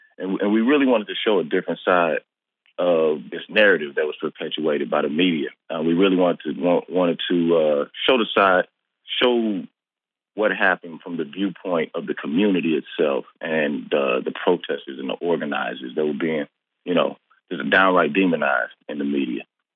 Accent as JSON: {"language": "English", "town": "St. Louis", "region": "Missouri", "country": "United States", "said": "I think I fall into that boat too. I'm from St. Louis, you know what I mean?"}